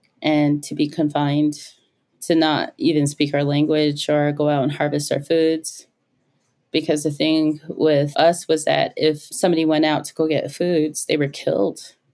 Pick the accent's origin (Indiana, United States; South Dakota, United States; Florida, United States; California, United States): South Dakota, United States; Rapid City; I grew up mainly in Rapid City, is where I live now. I grew up mainly here, both on and off the reservation, but the majority of my life was spent here in Rapid City.